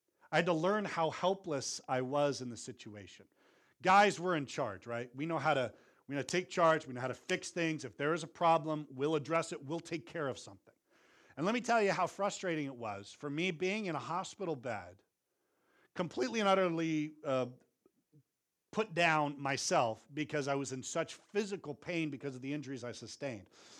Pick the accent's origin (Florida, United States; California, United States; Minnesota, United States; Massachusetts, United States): California, United States; Vacaville; I would just go back to my hometown of Vacaville